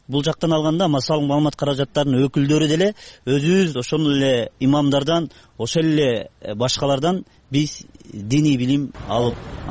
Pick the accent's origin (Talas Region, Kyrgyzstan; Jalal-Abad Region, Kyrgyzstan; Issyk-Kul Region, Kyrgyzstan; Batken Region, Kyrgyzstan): Batken Region, Kyrgyzstan; Бирок ошол мен өзүм Баткенден болом.